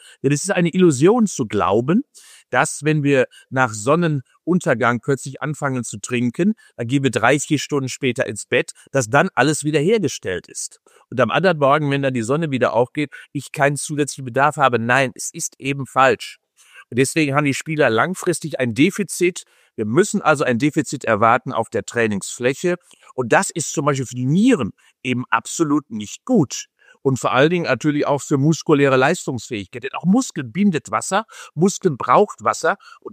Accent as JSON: {"language": "German", "region": "Rhineland", "country": "Germany", "tie": "born there", "said": "Ich bin ja im Rheinland geboren, sozusagen, und bin so ein bisschen Zwitter zwischen Schwarz-Gelb. Ich bin also ein bisschen Dortmunder auch"}